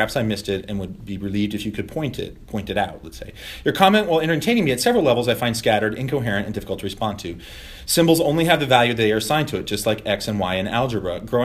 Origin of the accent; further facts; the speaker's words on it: the South, United States; I grew up in the South.